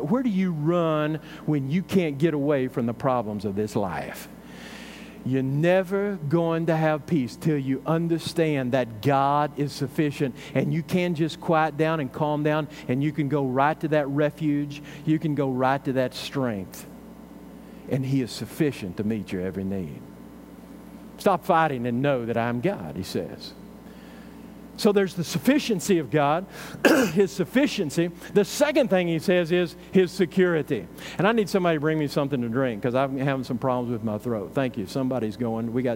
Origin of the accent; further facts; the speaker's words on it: Texas, United States; You know, Donna and I, we didn't grow up down here on the coast. You know, we grew up there in North Texas and everything.